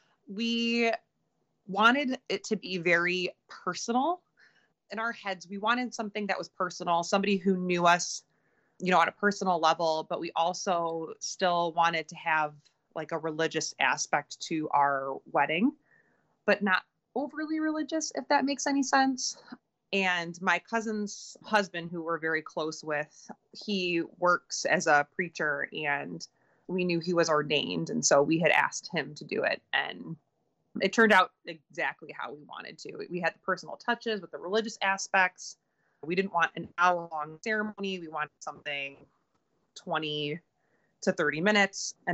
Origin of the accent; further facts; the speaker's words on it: Detroit, Michigan, United States; But, you know, we're from Michigan, we're from Detroit.